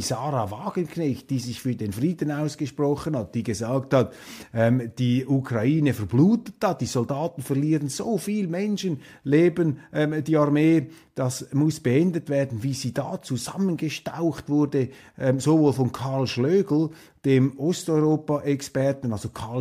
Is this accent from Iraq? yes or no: no; Switzerland; Aber als Schweizer höre ich auch nicht alles.